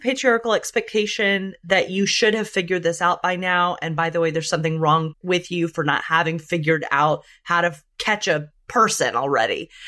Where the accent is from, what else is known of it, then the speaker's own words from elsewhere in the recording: Birmingham, Alabama, United States; the way that I was raised in Birmingham, Alabama